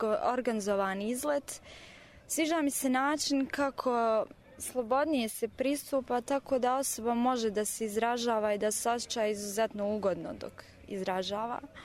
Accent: Sarajevo, Federation of Bosnia and Herzegovina, Bosnia & Herzegovina; dolazim iz Sarajeva.

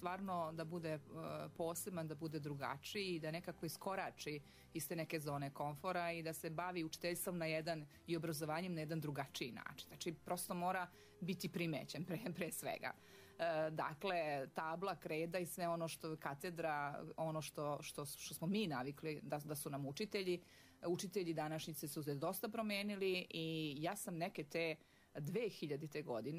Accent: Republika Srpska, Bosnia & Herzegovina; now in Banja Vrujci, Serbia; ja nisam sa tih prostora, ja sam tamo otišla 92. u onom ratnom vihoru, a inače potičem sa Ozrena, ja sam ona Ozrenka, što se kaže.

